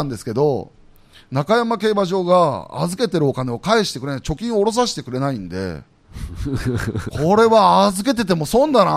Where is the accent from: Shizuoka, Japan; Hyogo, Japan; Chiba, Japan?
Chiba, Japan; Funabashi; 千葉県船橋市出身なんで、やっぱり中山競馬場のお膝元で育って。